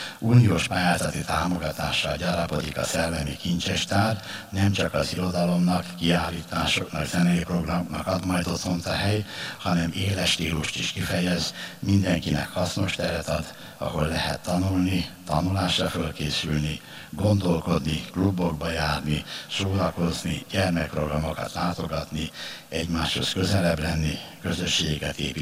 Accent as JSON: {"language": "Hungarian", "town": "Győr", "region": "Győr-Moson-Sopron", "country": "Hungary", "tie": "born or raised there", "said": "a Magyar Könyvtárosok Egyesülete vándorgyűlését szülővárosomban tartja"}